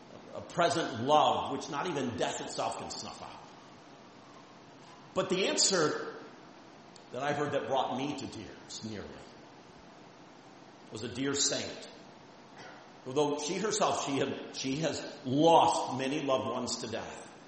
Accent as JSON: {"language": "English", "town": "Coopersville", "region": "Michigan", "country": "United States", "tie": "born or raised there", "said": "I liken it to a field of fresh blackberries out in the back field where I grew up in Coopersville, the property there."}